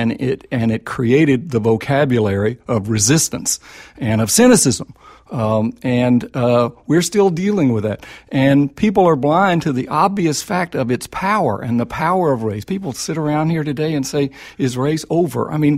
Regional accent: the South, United States; When I grew up in the South, Republicans meant Yankee.

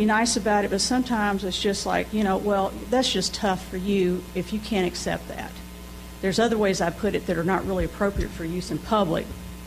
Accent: Nashville, Tennessee, United States; I grew up right here in Nashville. And I grew up around mainstream society, being a person from a completely separate culture

